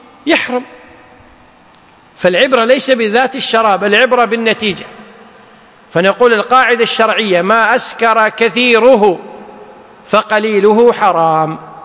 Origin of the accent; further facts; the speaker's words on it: Kuwait; مثل عندنا في الكويت هيئة الفتوى خاصة لمثل هذه المصالح